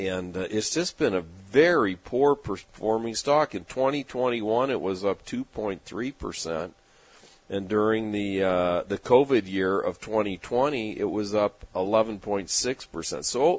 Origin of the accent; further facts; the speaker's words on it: San Diego, California, United States; And growing up in San Diego, we used to go to Disneyland a lot, you know.